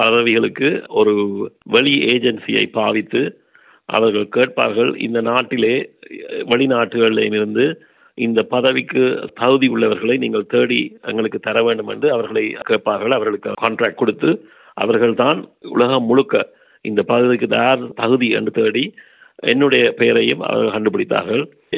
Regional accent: Jaffna, Northern Province, Sri Lanka; நான் யாழ்ப்பாணத்தில் 1966 பிறந்தேன்.

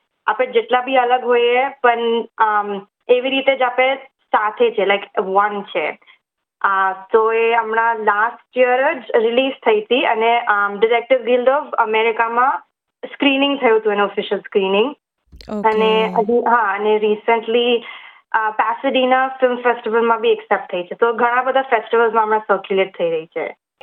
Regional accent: Gujarat, India; હું north Indian નથી, હું ગુજરાતથી છું.

